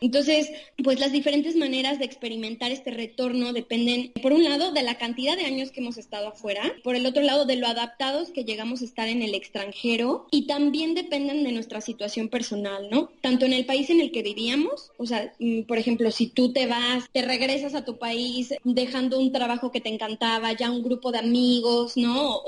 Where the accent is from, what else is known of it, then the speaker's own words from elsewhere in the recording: Mexico; moved away; desde que llegué de México